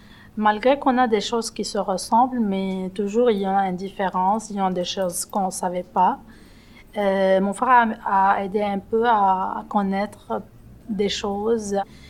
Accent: Lebanon; moved away as an adult; now in Anjou, Canada; Je suis libanaise. J'ai arrivé au Québec en juillet 2019.

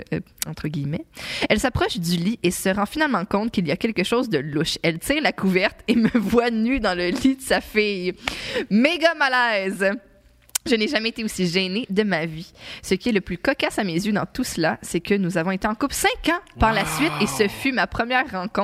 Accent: L'Assomption, Quebec, Canada; Je suis de l'Assomption, et pour ceux qui connaissent le coin

